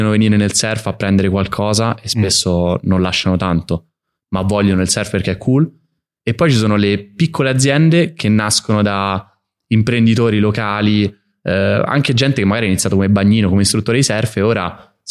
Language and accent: Italian; Rome, Lazio, Italy; also born or lived in Florence; io mi reputo romano, sono cresciuto a Roma, ho vissuto sempre lì. Oddio, gli ultimi anni un po' in giro, però comunque in realtà sono nato a Firenze, perché la parte della famiglia di mia madre è di Firenze. Sono nato l'8 luglio del 93